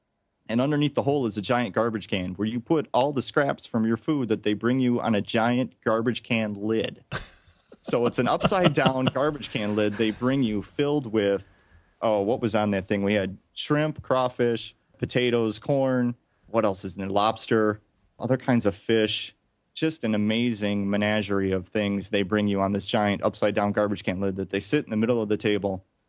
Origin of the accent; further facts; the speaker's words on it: Chicago, Illinois, United States; I'm from Chicago, but I was born in the wrong place. I should have been born in the South because I love all that food down there.